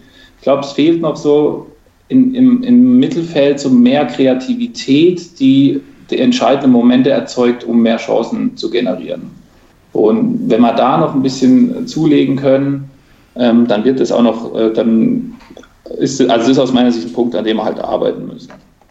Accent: Freiburg, Baden-Württemberg, Germany; Also Günther ist halt für uns als Freiburger, der ist einfach schon eine Bank.

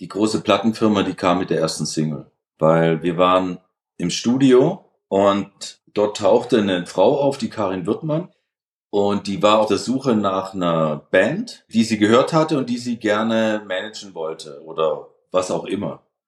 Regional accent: Bietigheim-Bissingen, Baden-Württemberg, Germany; also born or lived in Pforzheim; Ich bin 56 Jahre alt, geboren in Pforzheim, aufgewachsen in Bietigheim-Bissingen. Ich habe früher in einem 18-stöckigen Hochhaus gewohnt

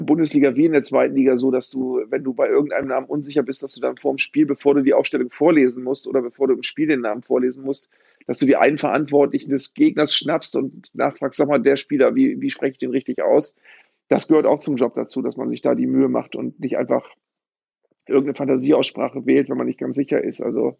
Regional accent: Bremen, Germany; Ich habe tatsächlich in meiner Kindheit schon in Bremen, was gar nicht so einfach war, mir Vorrichtungen gebaut

